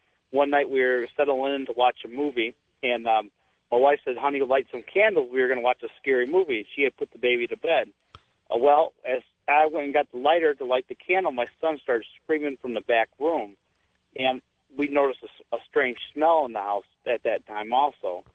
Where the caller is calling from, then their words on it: Detroit, Michigan, United States; Not too bad. I'm calling from Detroit.